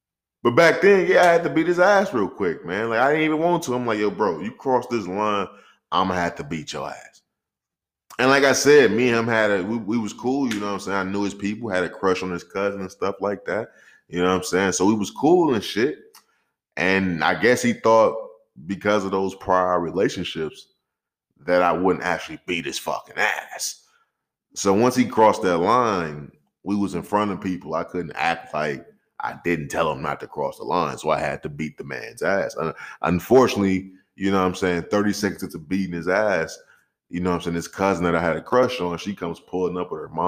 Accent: Jamaica; I'm be honest with you, beefing with a gay dude is crazy. Especially as a Jamaican. A Jamaican beefing with a gay dude is crazy.

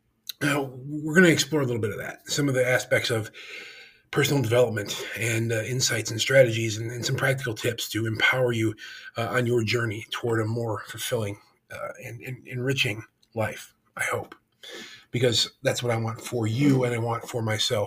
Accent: United States; And as an American, I know how good we have it.

